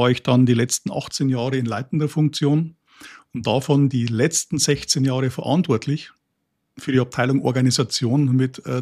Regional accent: Dietfurt an der Altmühl, Bavaria, Germany; 57 Jahre alt. Wir kommen ursprünglich aus Dietfurt an der Altmühl. Das liegt ziemlich genau in der Mitte von Bayern, aus dem Naturpark Altmühltal.

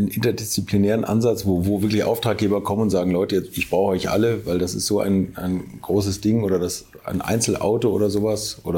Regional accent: Hamburg, Germany; Ich komme aus Hamburg

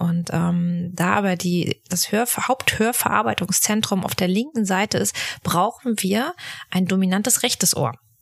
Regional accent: Mecklenburg-Vorpommern, Germany; Wie gesagt, dann komme ich noch aus Mecklenburg-Vorpommern

